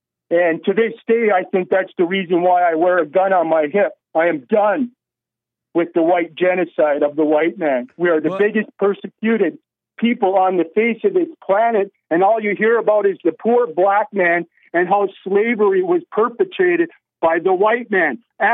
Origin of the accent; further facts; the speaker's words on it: Minnesota, United States; also born or lived in Las Vegas; now in Arizona, United States; Hey, one thing, I grew up in Minnesota. I lived in Vegas for the last 20 years, and now I live in the desert west of Mojave Desert near the Grand Canyon.